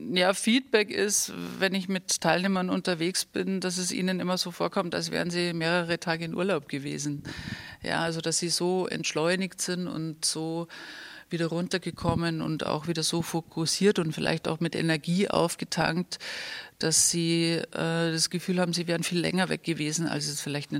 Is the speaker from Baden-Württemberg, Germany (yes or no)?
no; Tegernsee, Bavaria, Germany; wir sind ja in Tegernsee direkt aufgewachsen